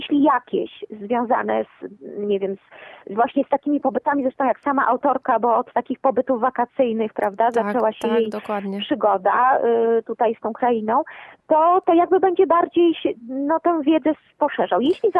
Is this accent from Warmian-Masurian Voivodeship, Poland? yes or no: yes; Olsztyn, Warmian-Masurian Voivodeship, Poland; born there; ja się chętnie nazywam, na przykład Warmiaczką, tak? Bo urodziłam się właśnie w Olsztynie, czyli na Warmii.